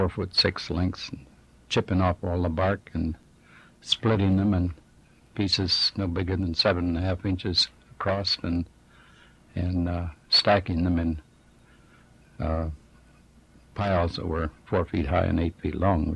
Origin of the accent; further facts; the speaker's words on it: Everett, United States; I grew up in Everett. We moved into Everett when I was about a year old. And I went all through grade school and junior high and high school in Everett.